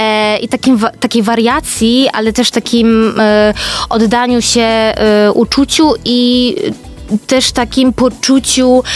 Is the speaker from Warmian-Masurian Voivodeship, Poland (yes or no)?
no; Gdynia, Pomeranian Voivodeship, Poland; born there; Tak, rzeczywiście, bo jestem urodzoną gdynianką i tego się nie wstydzę.